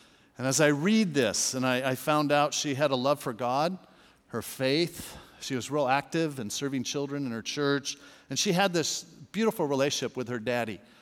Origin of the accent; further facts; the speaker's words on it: Hermosa Beach, California, United States; I grew up in Hermosa Beach up in L.A. County area, the beach community